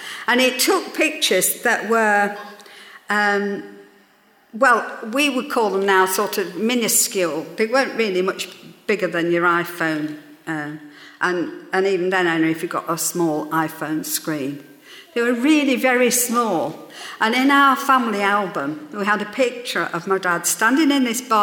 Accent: Midlands, United Kingdom; I was brought up in the Midlands, and we do major on thunderstorms.

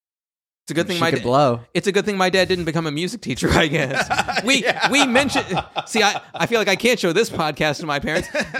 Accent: United States; because I'm American

